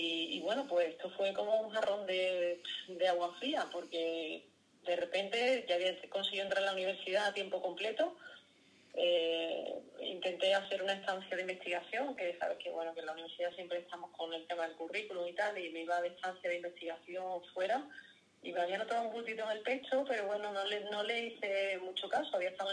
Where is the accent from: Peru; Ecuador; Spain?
Spain; Cádiz, Andalusia; Yo soy de Cádiz, y en este caso me derivaron a Sevilla